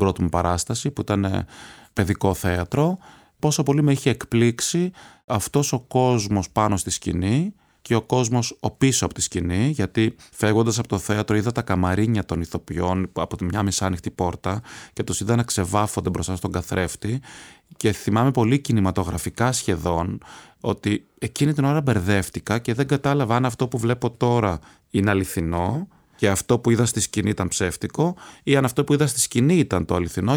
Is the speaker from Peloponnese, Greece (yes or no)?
no; Athens, Attica, Greece; born there; Γεννήθηκα λοιπόν στην Αθήνα, έχω καταγωγή από την Άξο, την οποία δυστυχώς έχω επισκεφτεί πολύ λίγες φορές, πολύ λιγότερες από όσες θα ήθελα ίσως. Κατάγομαι από μια πολύ τεκνή οικογένεια, είμαστε 8 αδέρφια και έχω και 8 ανήψια.